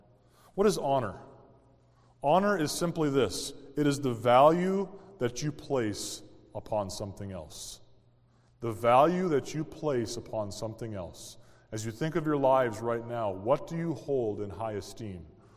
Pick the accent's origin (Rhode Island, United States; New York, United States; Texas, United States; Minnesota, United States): Minnesota, United States; New Ulm; One song we grew up singing in New Ulm was called